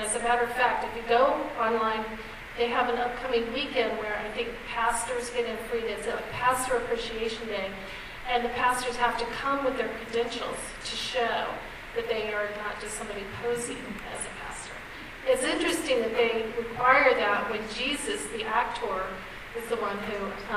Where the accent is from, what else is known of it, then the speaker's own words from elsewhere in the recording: Florida, United States; because I grew up in Florida, and so I know the theme parks like the back of my hand.